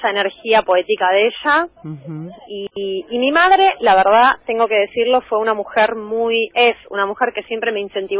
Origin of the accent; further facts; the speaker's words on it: Buenos Aires, Argentina; Yo me crié en Colegiales, que es un barrio que ahora está muy cambiado.